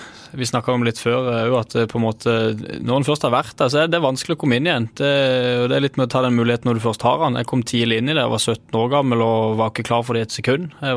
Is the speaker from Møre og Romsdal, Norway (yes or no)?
no; Agder, Norway; Jeg er jo fra Sørland